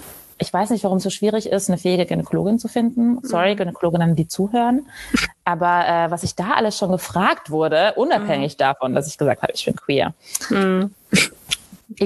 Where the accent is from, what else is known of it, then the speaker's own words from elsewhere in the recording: Austria; accent: Austrian; das war mein österreichischer Dialekt.